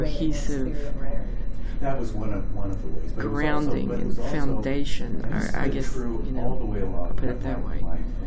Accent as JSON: {"language": "English", "region": "Texas", "country": "United States", "said": "this was in Texas. I'm a Texan."}